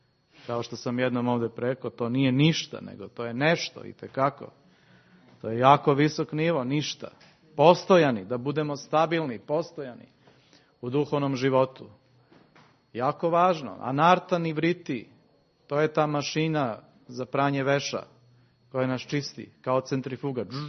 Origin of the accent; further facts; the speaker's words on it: Serbia; to je za naš pansko selo, kako kažemo kod nas u Srbiji.